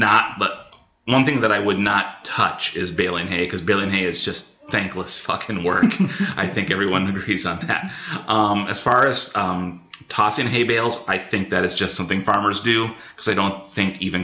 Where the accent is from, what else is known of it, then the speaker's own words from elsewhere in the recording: Hector, United States; just being out here and then growing up in Hector, I know some farm things.